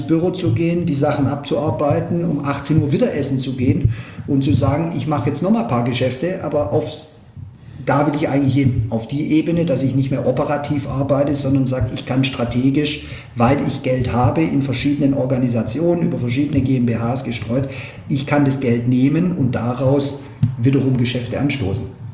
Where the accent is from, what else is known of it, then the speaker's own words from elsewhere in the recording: Backnang, Baden-Württemberg, Germany; ich komme aus Backnang, das ist so ein kleines Dorf.